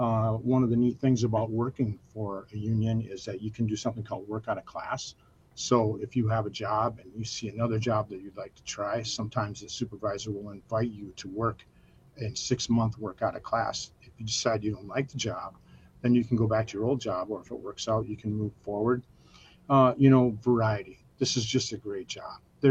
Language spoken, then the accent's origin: English; Minnesota, United States; I am from Southwest Minnesota.